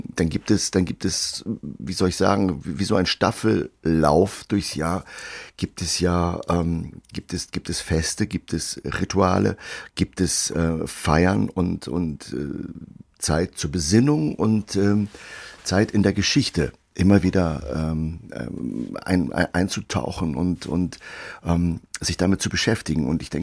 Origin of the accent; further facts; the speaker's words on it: Northern Germany, Germany; Ich bin leidenschaftlich im Norden aufgewachsen mit Meer, mit Wind und Meer.